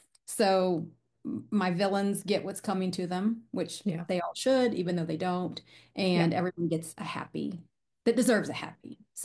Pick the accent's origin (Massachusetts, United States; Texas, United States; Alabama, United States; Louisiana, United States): Louisiana, United States; I grew up outside of New Orleans, and so to walk those streets and bring those smells and sounds and foods in was just a great time for me.